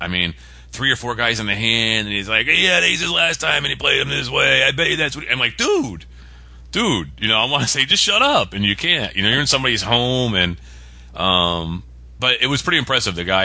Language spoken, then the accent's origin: English; Florida, United States; no, dude, I'm from Florida. My blood is thinner than water.